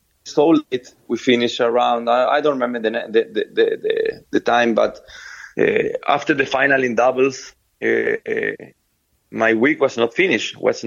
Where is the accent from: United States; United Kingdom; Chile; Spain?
Chile; Viña del Mar, Valparaíso; English is a second language; I born in Viña del Mar, a small city. I come from Chile.